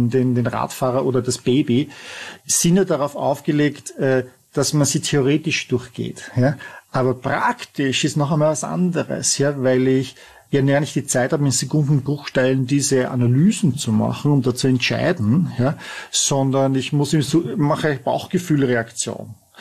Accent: Vienna, Austria; ich bin Wiener.

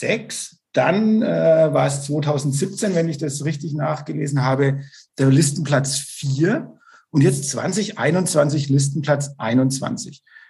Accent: Bavaria, Germany; weil ich komme auch aus dem Landkreis Neustadt-Eichbad-Windsheim

